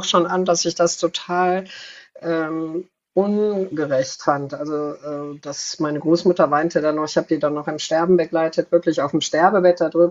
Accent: Rhineland, Germany; und ich war Rheinländerin

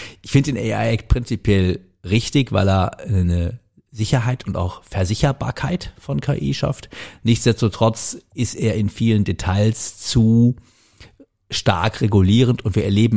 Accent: Cologne, North Rhine-Westphalia, Germany; Ich bin ja gebürtiger Kölner, insofern habe ich durchaus ein Faible zum Biertrinken quasi qua Historie.

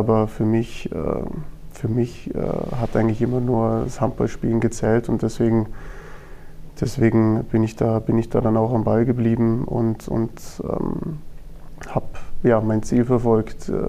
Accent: Munich, Bavaria, Germany; als gebürtiger Münchner

